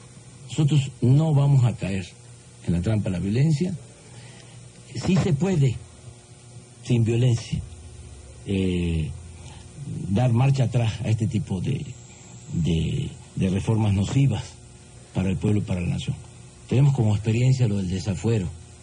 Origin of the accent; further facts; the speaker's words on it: Mexico; born there; Yo lo que sé, que en mi país hay mucho petróleo. Yo nací en un campo petrolero.